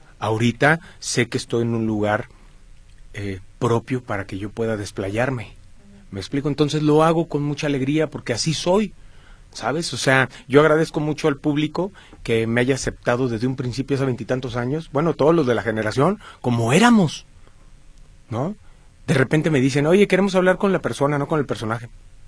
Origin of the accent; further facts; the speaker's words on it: Mexico; Somos mexicanos, ¿no?